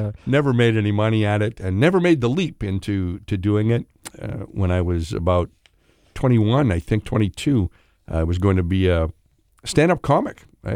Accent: Winnipeg, Manitoba, Canada; born there; Born in Winnipeg, so I could be close to my mother.

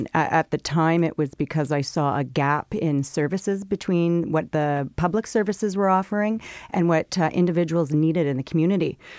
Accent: Winnipeg, Manitoba, Canada; So born and raised in Winnipeg

